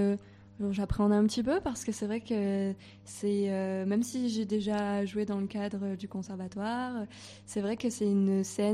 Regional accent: Manosque, Provence-Alpes-Côte d'Azur, France; On est originaire du bassin de Manosque.

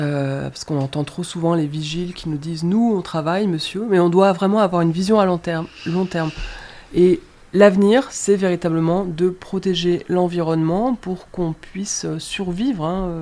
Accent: Auvergne-Rhône-Alpes, France; moi je suis originaire de la Drôme

